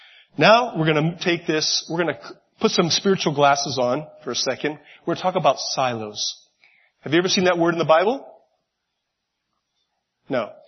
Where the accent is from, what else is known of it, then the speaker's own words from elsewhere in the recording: Miami, Florida, United States; I only have a few fishing stories. I am from Miami.